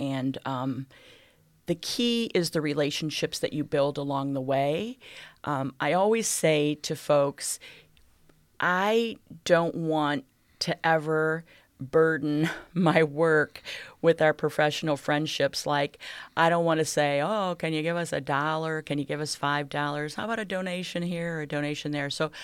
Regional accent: Sandusky, Ohio, United States; when I was about 5 years old, our family relocated to Sandusky, Ohio, which is home to Cedar Point. And so I was raised really in Sandusky until my senior year of high school.

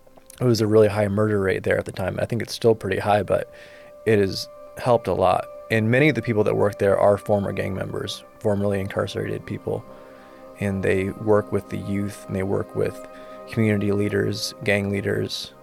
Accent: Toledo, Ohio, United States; I grew up in Toledo. I went to Toledo Public Schools. I went to Start High School and graduated in 2011.

